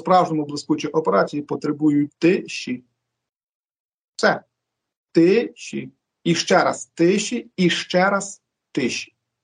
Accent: Lviv, Lviv Oblast, Ukraine; по моєму рідному Львові

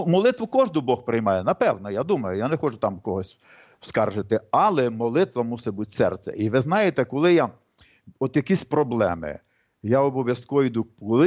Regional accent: Zhytomyr, Zhytomyr Oblast, Ukraine; ми походимо з Житомира разом

